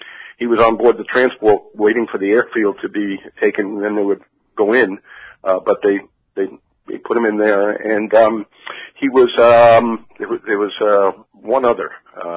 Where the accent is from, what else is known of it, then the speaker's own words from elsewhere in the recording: Long Island, New York, United States; I was born and raised on Long Island.